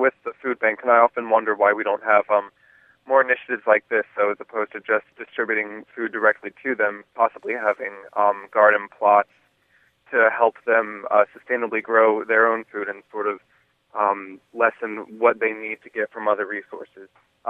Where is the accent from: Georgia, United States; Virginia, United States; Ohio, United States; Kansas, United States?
Virginia, United States; I'm from the Hampton Roads area. And there is definitely no shortage of land down here